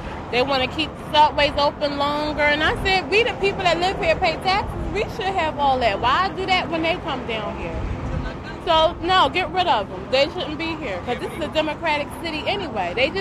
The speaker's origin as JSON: {"language": "English", "town": "Philadelphia", "region": "Pennsylvania", "country": "United States", "said": "Yes. So Philadelphia."}